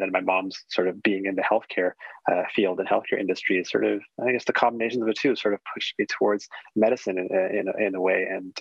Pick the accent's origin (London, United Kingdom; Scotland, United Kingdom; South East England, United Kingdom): South East England, United Kingdom; I grew up in Surrey. I was actually born and raised in Surrey.